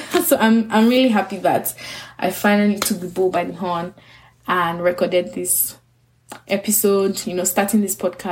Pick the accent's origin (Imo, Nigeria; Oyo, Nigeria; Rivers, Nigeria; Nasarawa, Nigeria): Rivers, Nigeria; Port Harcourt; moved away as an adult; also born or lived in Lagos; I was born in Port Harcourt, Rivers State, Nigeria, in West Africa, and I moved to Lagos, Nigeria when I was 17. So my parents moved jobs. I'm the first child of 5 girls.